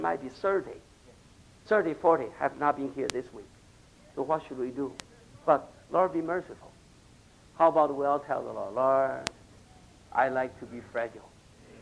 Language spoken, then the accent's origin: English; Louisiana, United States; But I'm from Louisiana. I'm burning for Louisiana.